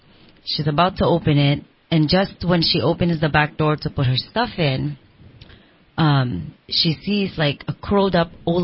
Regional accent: Philippines; my story is interesting because I came from Philippines, and over there it's like it's not, yeah, it's folklores

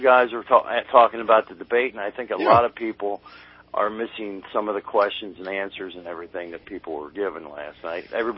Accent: Cincinnati, Ohio, United States; I'm originally from Cincinnati.

